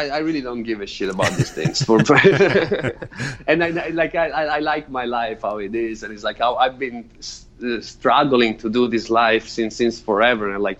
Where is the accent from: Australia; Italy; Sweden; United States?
Italy; because it's like when I grew up in Italy.